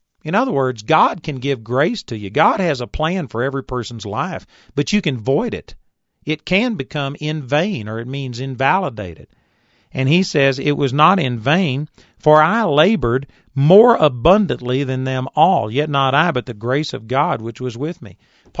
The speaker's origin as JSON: {"language": "English", "region": "Texas", "country": "United States", "said": "I'm a hick from Texas. I've had people make fun of me, talk about my hick voice, talk about how I sound like Gomer Pyle."}